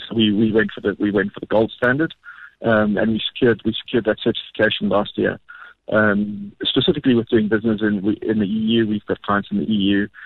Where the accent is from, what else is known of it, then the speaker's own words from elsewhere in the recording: South Africa; as a South African, house business, we're doing okay.